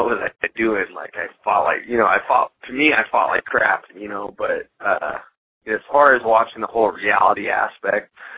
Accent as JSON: {"language": "English", "region": "Washington", "country": "United States", "tie": "born or raised there", "said": "I mean, this is my home state. This is Washington."}